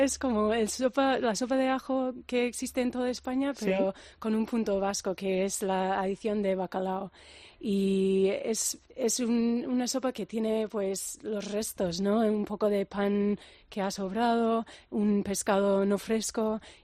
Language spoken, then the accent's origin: Spanish; the South, United States; Yo soy del sur de los Estados Unidos, donde se aprecia mucho la comida.